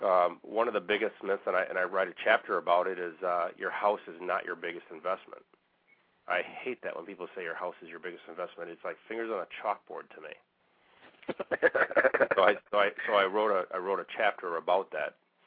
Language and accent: English; Waukesha, Wisconsin, United States; now in Muskego, United States; No, I live in Muskego. I'm from Waukesha.